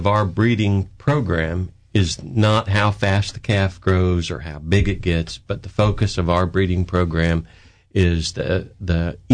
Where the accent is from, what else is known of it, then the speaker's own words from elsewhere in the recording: Indiana, United States; also born or lived in Arkansas; I grew up in the Midwest in Indiana. Mm-hmm. I went out and ran a ranch out in northern Arkansas.